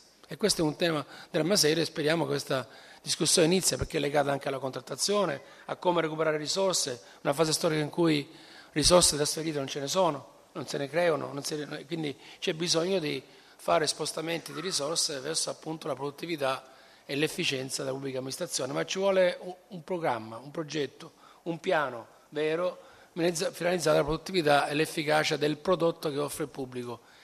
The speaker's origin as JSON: {"language": "Italian", "region": "Sicily", "country": "Italy", "said": "Io vengo dalla Sicilia, io sono fino a qualche mese fa dalla Sicilia"}